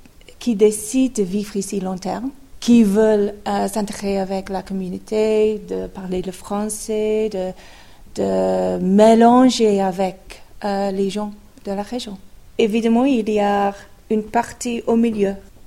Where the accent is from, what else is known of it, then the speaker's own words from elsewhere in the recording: South of England, United Kingdom; French is a second language; moved away as an adult; now in Switzerland; En Angleterre, nous étions du sud d'Angleterre.